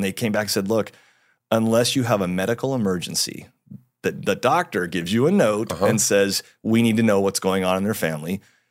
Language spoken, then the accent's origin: English; San Diego, California, United States; So I grew up in San Diego, and my parents told me from a very early age that I was adopted at birth.